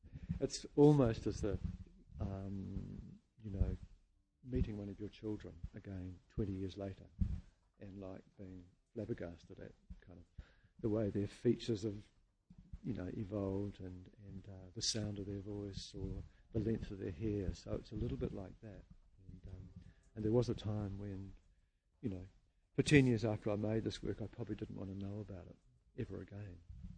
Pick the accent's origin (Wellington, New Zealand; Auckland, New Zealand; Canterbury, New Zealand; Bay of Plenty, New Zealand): Auckland, New Zealand; I'm an Aucklander.